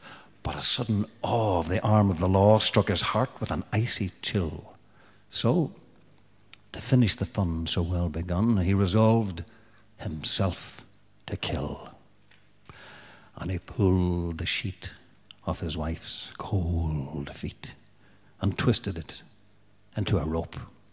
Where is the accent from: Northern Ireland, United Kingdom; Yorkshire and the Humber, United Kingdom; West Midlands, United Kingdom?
Northern Ireland, United Kingdom; Derry; Because I come from Derry in the north of Ireland, a fact of which I'm tremendously proud